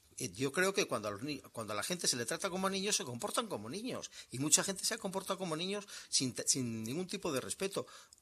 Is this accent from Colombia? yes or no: no; Spain; A mí lo que me asombra como español y como persona que sigue estas cosas